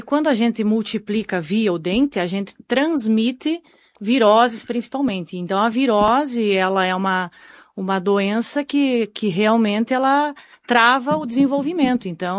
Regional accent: Santa Catarina, Brazil; now in Caxias do Sul, Brazil; Morando em Caxias do Sul atualmente, exatamente. … né? Sou da região de Curitibanos também

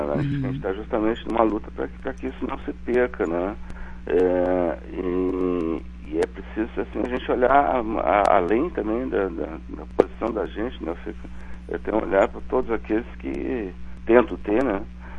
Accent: Brazil; A minha terrinha querida, né? Sou caxense

